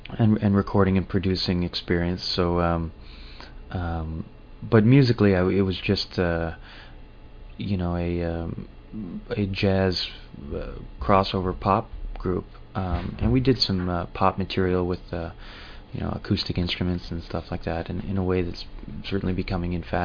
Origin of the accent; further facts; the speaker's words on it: Ottawa, Ontario, Canada; I got involved in the band because of my contacts of growing up in Ottawa